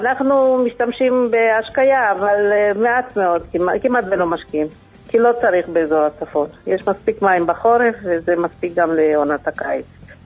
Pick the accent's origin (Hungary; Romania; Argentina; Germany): Romania; now in Israel; נכון, עלינו מרומניה. מרומניה, שם באמת תמיד עשו יין